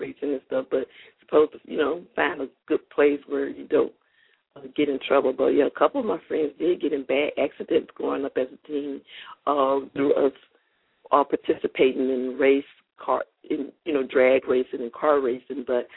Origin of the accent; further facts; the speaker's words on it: Deep South, United States; we growing up in the Deep South, sometimes it's like a tradition that we grew up loving the Saints